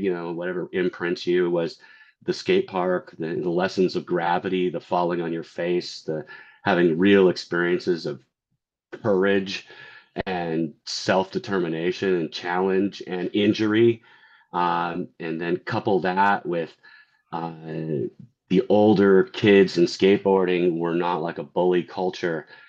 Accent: California, United States; And I grew up in Orange County. So those were the cool people to me.

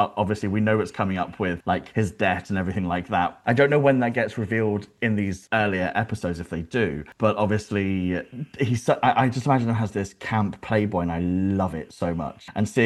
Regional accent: United Kingdom; that's because we're British

